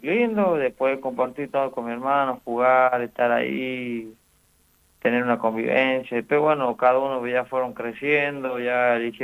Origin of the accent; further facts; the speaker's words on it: Orán, Salta, Argentina; also born or lived in Mendoza; yo ahora estoy acá en Orán, donde nací, donde me crié, pero bastantemente estaba en Mendoza, bueno, ahí estaba en el gimnasio Pueblo Chacón entrenando y bueno, vivía cerca por ahí